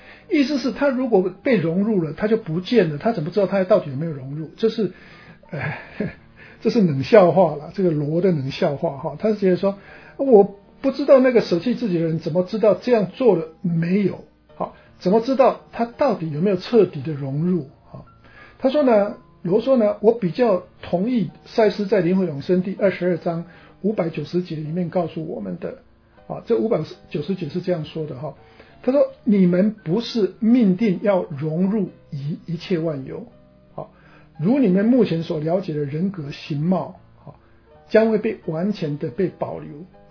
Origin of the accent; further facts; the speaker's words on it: China; 那对我们中国人来讲的话，我们很清楚